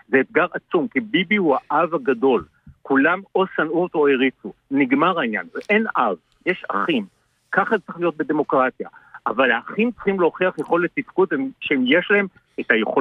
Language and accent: Hebrew; Jerusalem, Jerusalem District, Israel; אני ירושלמי בבסיס